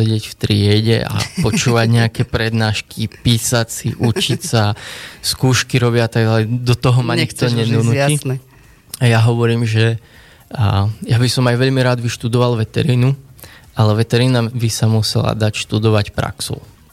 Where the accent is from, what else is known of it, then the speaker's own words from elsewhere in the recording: Košice Region, Slovakia; Ja som vyrástol na Zemplínskej Širave na Plachetniciach